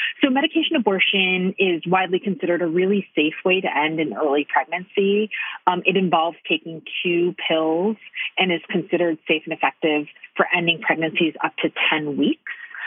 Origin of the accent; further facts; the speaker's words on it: Detroit, Michigan, United States; I grew up in Detroit. I identify as Latina, Mexican-American.